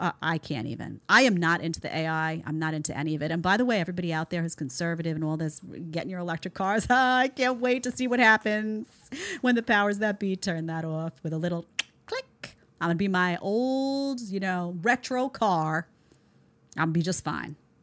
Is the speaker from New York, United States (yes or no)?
yes; New York City, New York, United States; I would not live in New York City. I came from New York City. I love my city.